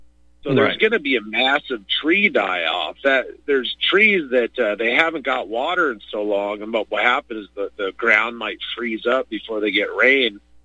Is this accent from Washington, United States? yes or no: yes; Seattle, Washington, United States; I grew up in the Seattle area, and I don't remember any smoke on that side of the mountains, you know, because the mountains divide the east and the west.